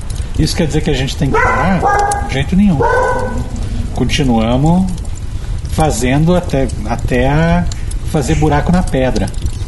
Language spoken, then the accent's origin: Portuguese; Curitiba, Paraná, Brazil; eu posso falar mal de Curitiba, porque eu sou curitibano de pai e mãe.